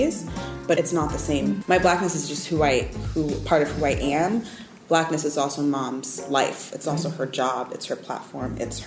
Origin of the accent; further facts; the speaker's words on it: New York, United States; And I think most of that is because I'm from New York.